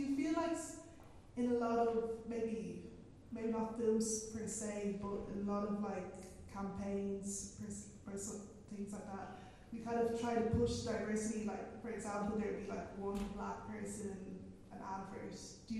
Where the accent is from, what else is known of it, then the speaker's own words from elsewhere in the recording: Ireland; being Irish, being Nigerian, and like the kind of conflict between the two, you know, the clash between having two cultures.